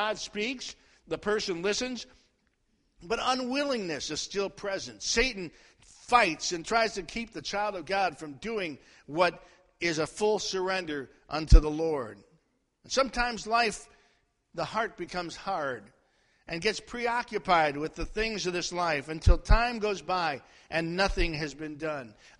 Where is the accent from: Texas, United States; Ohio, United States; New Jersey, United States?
Ohio, United States; Cleveland; And I left there, went back to my hometown of Cleveland, Ohio, then down to Columbus, Georgia, Phoenix City, Alabama, Montgomery, Alabama, and then to Alexander City, Alabama.